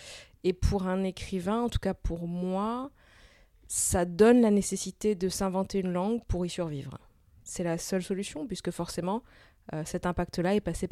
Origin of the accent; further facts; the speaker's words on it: Corsica, France; Moi, je suis corse, par exemple